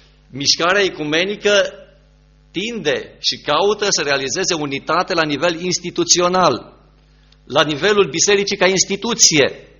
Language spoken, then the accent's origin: Romanian; Sibiu, Sibiu County, Romania; Dar crescând aici în Sibiu și trăind în Sibiu ultimii ani, însă mergând prin România, prin alte părți, vezi că încă diferența e mare.